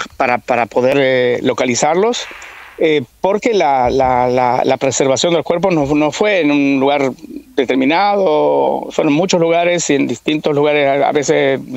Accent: Rosario, Santa Fe, Argentina; moved away as an adult; also born or lived in Villa Regina / General Roca; now in Israel; Yo nací en Río Negro, Villa Regina. Viví en Villa Regina, nací en Roca, en el Alto Valle, y ya de muy chico me llevaron a Rosario, ahí terminé mis estudios y bueno, después viajé a venir para Israel.

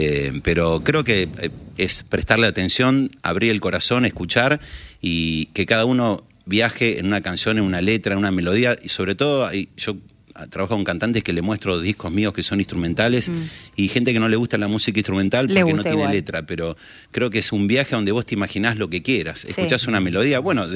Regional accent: Tucumán, Argentina; De pequeño estaba en Tucumán, los primeros años estuve con mi abuela allá.

